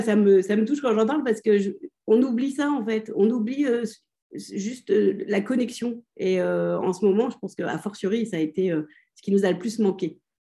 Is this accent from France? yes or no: yes; France; parce que bah, j'ai grandi en France.